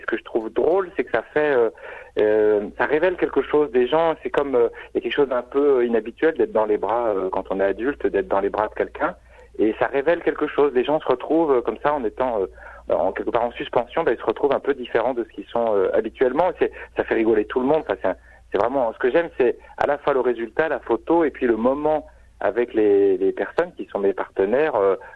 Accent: France; accent: French; le fait que je sois français, ça jouait sûrement un petit peu avec mon accent français

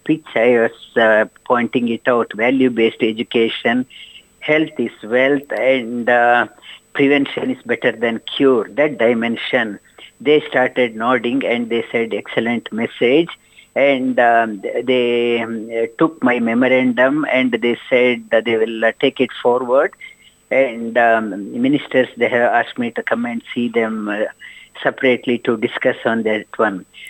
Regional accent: India; English is a second language; now in Australia; Me that though that in Australia living, my roots, I am from India, and I want to add, contribute value to India wherever we can.

